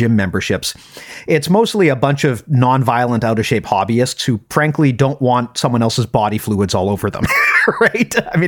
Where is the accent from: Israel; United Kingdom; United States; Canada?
Canada; as a Canadian, hockey is tremendously popular, right, where I live